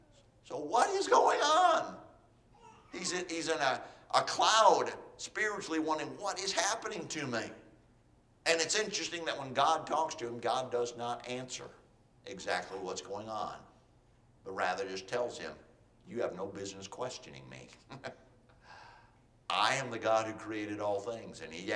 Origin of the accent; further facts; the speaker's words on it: Illinois, United States; but that's where I came from, not far from Chicago. And so I grew up in pretty much in a small town, but not on a farm.